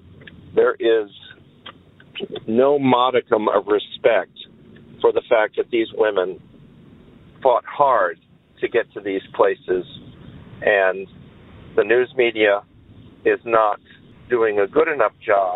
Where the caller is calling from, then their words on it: Vancouver, Washington, United States; I'm calling from Vancouver, Washington. I'm a 67-year-old white male